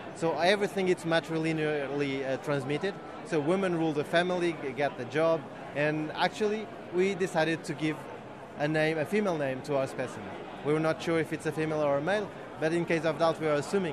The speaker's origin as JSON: {"language": "English", "country": "Portugal", "said": "I came from Portugal and we have a lot of material, vertebrate fossil material from Portugal, but we don't have one single complete skull."}